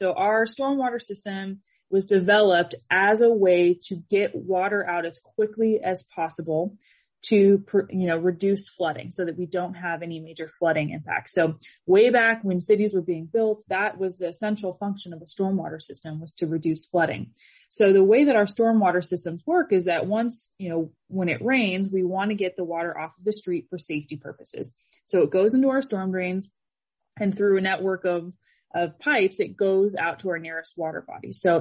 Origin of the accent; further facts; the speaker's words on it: Washington, United States; now in Salem, United States; I mean, I am originally from Washington, and so I came to Salem to go to Willamette